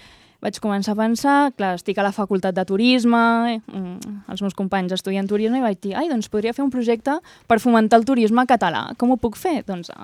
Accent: Llançà, Catalonia, Spain; jo soc de Llançà, un poble molt petit

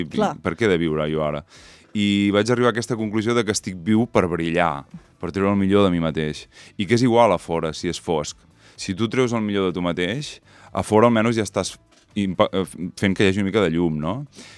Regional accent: Figueres, Catalonia, Spain; jo soc de Figueres des de petit. A més, estrenar la meva ciutat natal també em fa il·lusió

